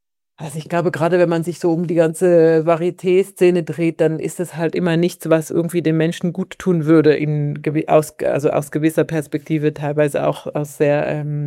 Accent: Switzerland; als Schweizerin

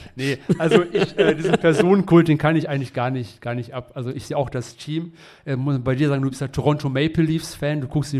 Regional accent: Essen, North Rhine-Westphalia, Germany; ich komme aus Essen, muss ich dazu sagen

